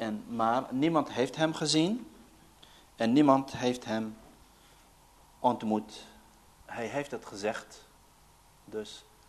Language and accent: Dutch; Algeria; Dutch is a second language; Ik ben Algerijn. Ze gaan van dat ik moslim ben